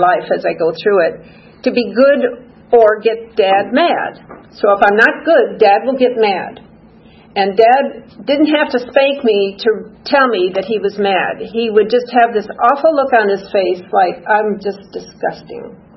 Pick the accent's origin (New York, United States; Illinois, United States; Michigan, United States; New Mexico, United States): Illinois, United States; Chicago; I was raised in Chicago in a very religious Polish Catholic community, church, school, and family, an extended family.